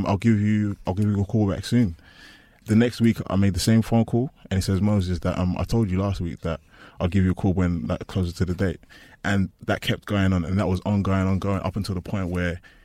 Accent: East London, London, United Kingdom; I'm from East London. I've seen American football.

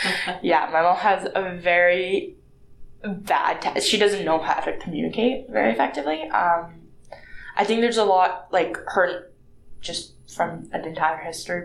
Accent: Canada; I grew up in Canada for 20 years. I'm basically, like, for all intents and purposes, I'm Canadian.

